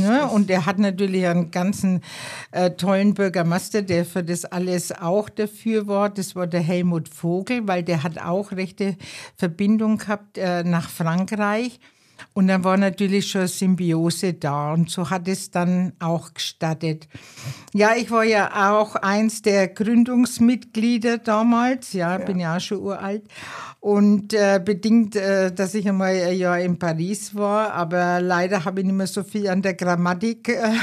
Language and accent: German; Bavaria, Germany